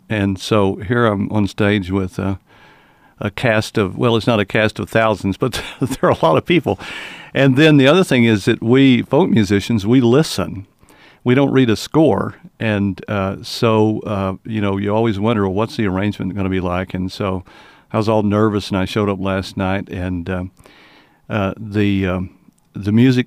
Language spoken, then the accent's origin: English; Lubbock, Texas, United States; Yeah, well, I grew up in Lubbock and moved off and then moved back, and I've been there for now a long time because I'm old.